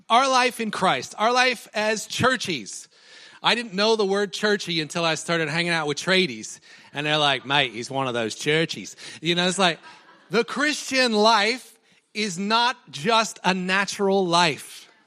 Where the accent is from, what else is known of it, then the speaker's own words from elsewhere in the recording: Colorado, United States; accent: American; moved away as an adult; now in Australia; I'm from Colorado originally. Been in Australia for 17 years, still have the accent, still have the American accent.